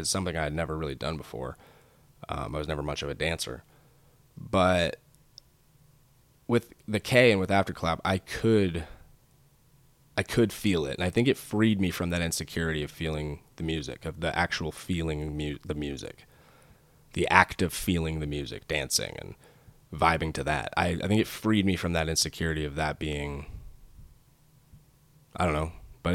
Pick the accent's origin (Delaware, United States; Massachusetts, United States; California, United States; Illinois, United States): California, United States; L.A., I'm not from LA, by the way. I am from Northern California.